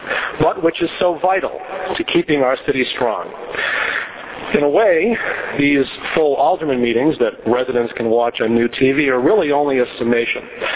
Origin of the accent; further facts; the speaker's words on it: Newton, United States; Over the past 2 years, I'm proud to have helped make a difference in my hometown. I'm proudest of the Newton Silver Alert program